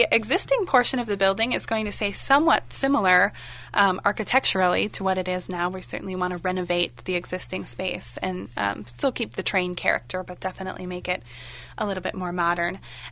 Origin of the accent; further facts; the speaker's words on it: Afton, Minnesota, United States; So I grew up in Afton my whole life, and so I've always been part of the Valley